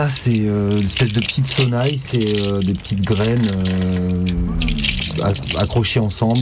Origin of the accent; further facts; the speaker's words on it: Aubervilliers, Île-de-France, France; Alors, je viens d'Aubervilliers là.